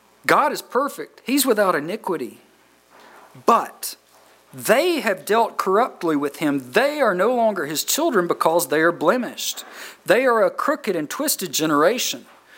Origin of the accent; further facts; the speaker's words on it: Georgia, United States; I remember growing up in Georgia, it can get hot in the summertime.